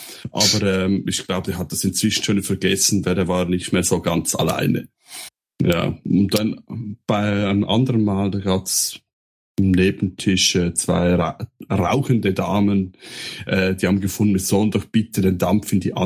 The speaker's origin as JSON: {"language": "German", "region": "Zurich", "country": "Switzerland", "said": "Ich bin ein Zürcher, ja."}